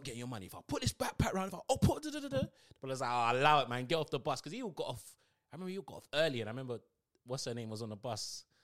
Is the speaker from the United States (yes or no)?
no; Peckham, London, United Kingdom; So I'm the only one. Like, and I'm from Peckham.